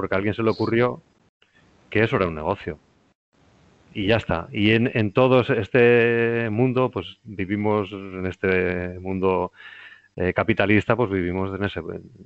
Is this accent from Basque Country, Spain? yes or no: yes; Basque Country, Spain; born there; yo también soy de cerca de donde tú. Lo que pasa es que yo soy muy cerquita de Donosti, sí, de un pueblecito por allí, sí. Allí nací, luego acabé por aquí.